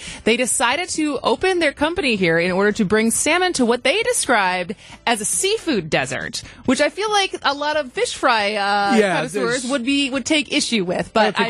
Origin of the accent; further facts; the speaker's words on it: Madison, Wisconsin, United States; American Family Insurance, based in my hometown of Madison, rose 58 spots to 243 on the list.